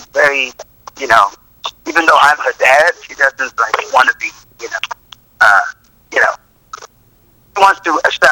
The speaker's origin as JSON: {"language": "English", "town": "Cape Town", "region": "Western Cape", "country": "South Africa", "said": "Yeah, I'm from Cape Town, and we're going to launch October."}